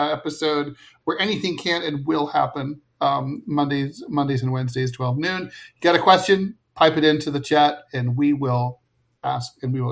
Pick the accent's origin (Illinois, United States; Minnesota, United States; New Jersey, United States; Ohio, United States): Ohio, United States; or like in my hometown in Ohio